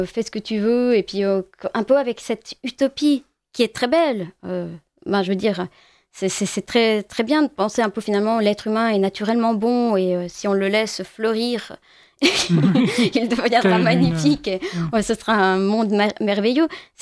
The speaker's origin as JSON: {"language": "French", "country": "Switzerland", "said": "dans nos pays, je suis de Suisse ou en France"}